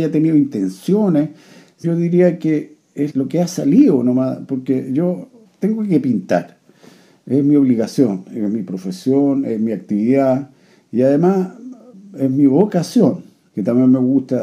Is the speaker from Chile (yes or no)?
yes; Santiago, Santiago Metropolitan, Chile; en Santiago, en La Reina. Es muy importante para mí La Reina, porque cuando yo nací, La Reina era como campo, era un suburbio que estaba muy mezclado socialmente. Había gente muy pobre, había clase media como nosotros.